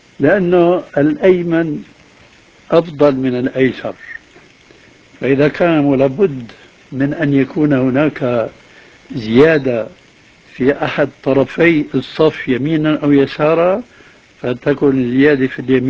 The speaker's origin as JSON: {"language": "Arabic", "country": "Syria", "said": "كما يقال عندنا في سوريا كالمنشار"}